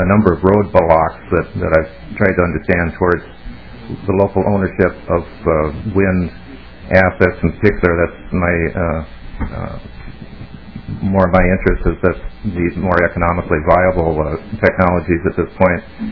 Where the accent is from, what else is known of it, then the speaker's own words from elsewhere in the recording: Northfield, Minnesota, United States; from Northfield, Minnesota, and I'm really glad to be here